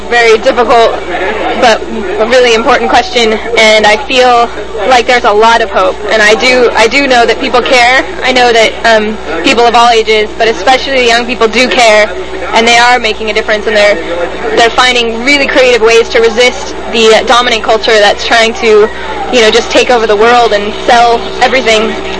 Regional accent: San Francisco, California, United States; I'm from San Francisco, and I came all the way out to D.C.

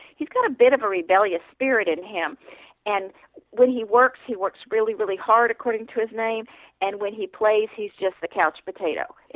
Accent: Texas, United States; Good old Matthew McConaughey is from my home state, so I'm always happy to talk about somebody from Texas.

